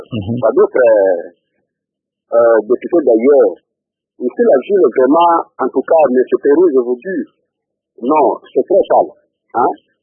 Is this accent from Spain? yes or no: no; Bandundu, DR Congo; Par exemple, ici chez nous à Bandundu, pour contrôler vraiment ce que l'exécutif a fait